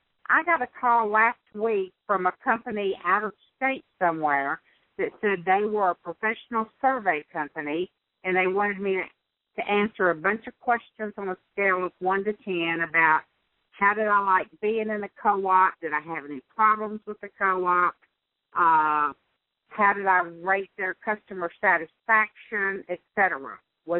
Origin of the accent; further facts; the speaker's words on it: Sundance, Wyoming, United States; I'm from Sundance